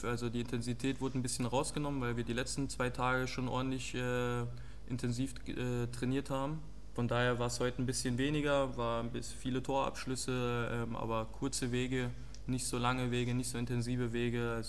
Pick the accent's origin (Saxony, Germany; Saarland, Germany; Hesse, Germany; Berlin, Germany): Saarland, Germany; Riegelsberg; angefangen habe ich in Riegelsberg, beim 1. FC Riegelsberg im kleinen Saarland, in meiner Heimat, in meinem Heimatort